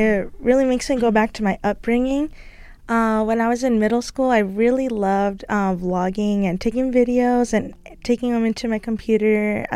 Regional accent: South Tucson, Arizona, United States; I grew up right here in South Tucson. My family comes from Bigfields, as I mentioned, and raised by my grandma.

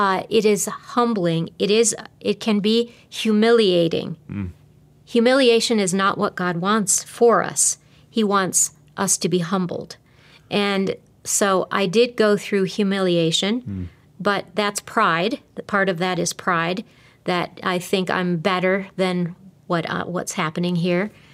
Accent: Wisconsin, United States; when I would go back to Wisconsin, my hometown, would go and visit my family.

